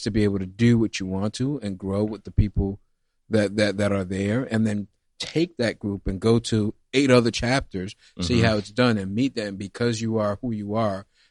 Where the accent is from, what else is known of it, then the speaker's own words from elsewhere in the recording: Miami, Florida, United States; also born or lived in New York; Whereas I come from Miami, from New York, I've done business in Los Angeles, all East Coast, West Coast